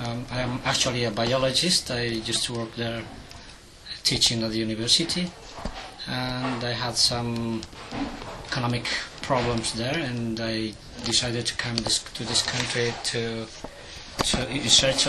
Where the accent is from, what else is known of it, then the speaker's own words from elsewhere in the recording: Bolivia; moved away as an adult; I come from Bolivia, South mm-hmm. America.